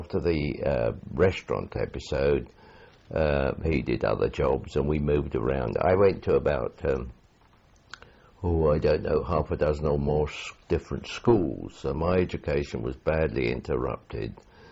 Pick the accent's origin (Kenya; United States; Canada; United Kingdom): Kenya; Nairobi; born there; I was born in Nairobi in Kenya. My father was in the colonial service on administration on the railway system in Korea, in Kenya